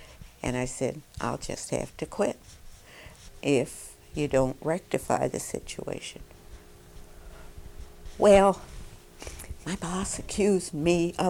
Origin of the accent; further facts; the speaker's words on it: Canada; I'm not an American, I'm Canadian